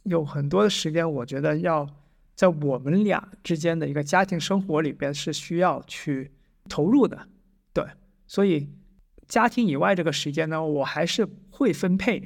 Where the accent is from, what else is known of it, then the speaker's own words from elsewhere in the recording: China; 不是说我是中国人，我就非得跟中国人交朋友